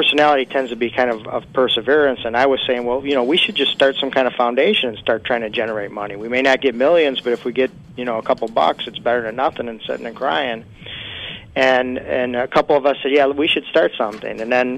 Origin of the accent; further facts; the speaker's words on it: Cleveland, Ohio, United States; now in Shreveport, United States; I'm originally from Cleveland, Ohio.